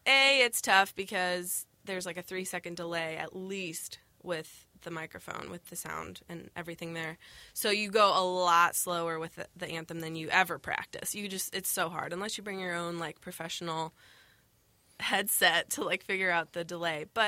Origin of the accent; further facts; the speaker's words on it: United Kingdom; I'm like British, and I'm excited that someone's got clean teeth.